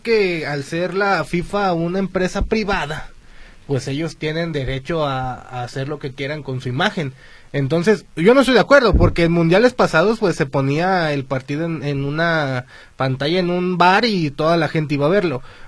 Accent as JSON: {"language": "Spanish", "town": "Guadalajara", "region": "Jalisco", "country": "Mexico", "said": "El K-pop quizá me gusta, coreano no soy tapatío"}